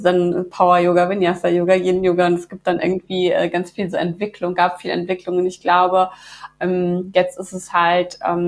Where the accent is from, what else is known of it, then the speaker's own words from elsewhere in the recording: Bonn, North Rhine-Westphalia, Germany; now in Bad Honnef, Germany; Ich komme aus Bonn und wohne auch in Bonn, beziehungsweise mittlerweile in Bad Honnef. Und ich betreibe in Bonn-Beul ein Yoga-Studio, jetzt seit knapp 5 Jahren.